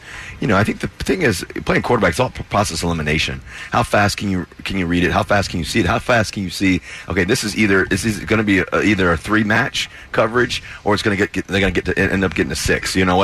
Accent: Cincinnati, Ohio, United States; I grew up. I was born in Cincinnati, Ohio, 1988.

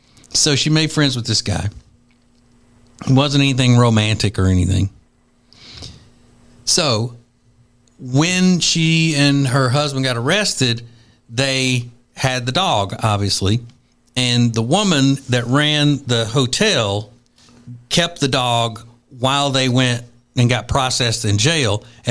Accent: New York, United States; I'm from New York.

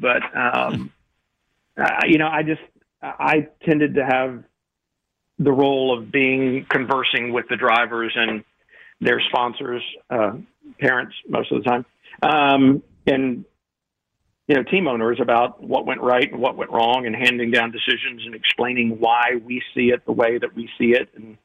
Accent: Houston, Texas, United States; you know, I grew up in Houston, and I raced a little bit with Bo's dad, Joe.

